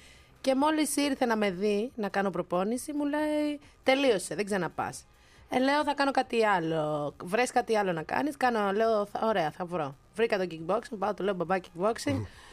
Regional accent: Missolonghi, Western Greece, Greece; Είμαι από το Μεσολόγγι εγώ, ρε παιδιά.

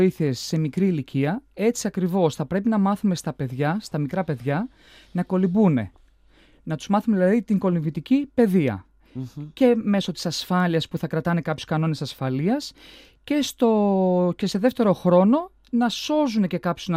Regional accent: Central Macedonia, Greece; Καλημέρα και στους κρατές σας, οι οποίοι κάποιοι μπορεί να ταξιδεύουν και προς τη Χαλκιδική, στα μέρη μου.

